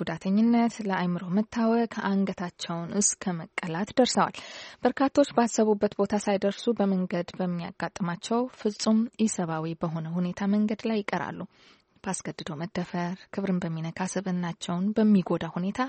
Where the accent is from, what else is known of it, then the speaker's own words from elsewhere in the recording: Addis Ababa, Ethiopia; ከሌሎች የአዲስ አበባ ከተሞች ጋር ሲተያይ በኑሮ ዝቅ ያሉ ሰዎች የሚኖሩበት ነው ይባላል። እኔ ቂርቆስ ነው ተወልጄ ያደግኩት